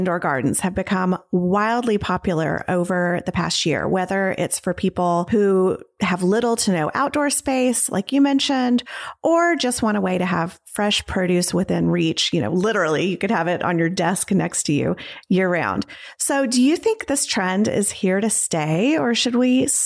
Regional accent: the South, United States; Also, you know, I'm from the South. I love a classic mint iced tea.

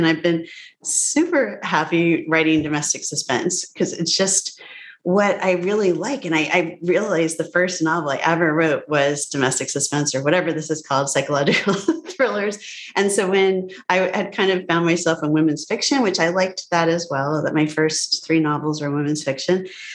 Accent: Illinois, United States; born there; But I grew up all over the place. My dad was a professor. And so I was born in married student housing at Northwestern, where he got his PhD

